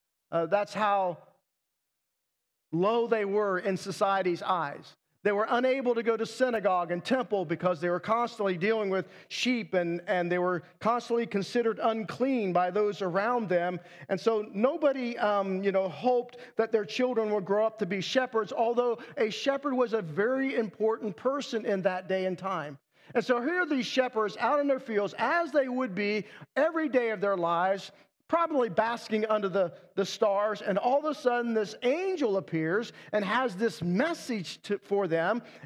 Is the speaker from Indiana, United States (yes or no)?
no; Newark, Ohio, United States; It was God who orchestrated my family moving from where I grew up on Mulholland Street in Newark, Ohio, in the sixth grade